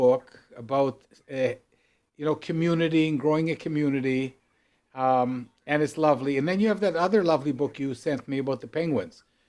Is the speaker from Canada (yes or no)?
yes; Canada; now in Israel; I'm Canadian and I live in Israel.